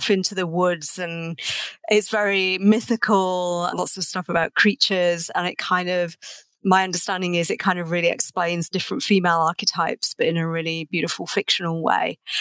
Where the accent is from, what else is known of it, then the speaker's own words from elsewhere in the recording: England, United Kingdom; Tea. I'm English.